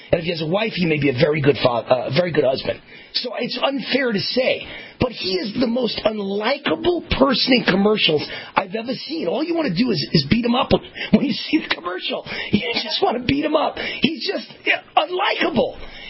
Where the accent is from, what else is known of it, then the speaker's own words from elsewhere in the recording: New York, United States; Remember, I'm Jewish from New York.